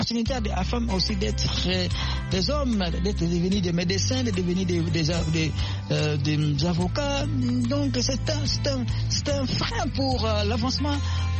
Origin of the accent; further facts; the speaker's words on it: DR Congo; Aujourd'hui, chez nous, en RDC